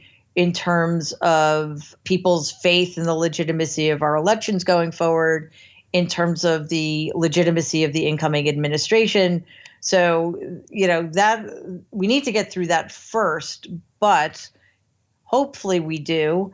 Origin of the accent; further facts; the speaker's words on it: United States; So, as an American, it's been a quite devastating experience.